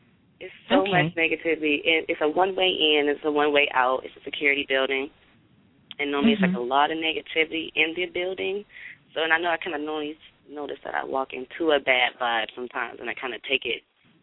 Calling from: Youngstown, Ohio, United States; I'm calling from Youngstown, Ohio.

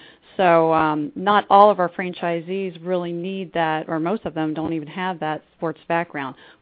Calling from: Brandon, Florida, United States; I am in Brandon, Florida, and Scott is in the Woodlands, Texas, which is just outside of Houston.

